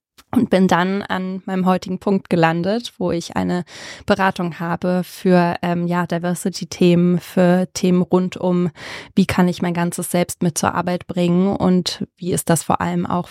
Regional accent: Berlin, Germany; Ich bin gebürtige Berlinerin mit kroatischen Wurzeln, bin hier mit einer alleinerziehenden kroatischen Mama aufgewachsen in Nordberlin und bin hier zur Schule gegangen

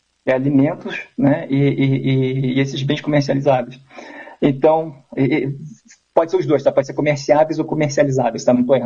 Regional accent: Brazil; A gente sabe o que é uma recessão, a gente é brasileiro, né?

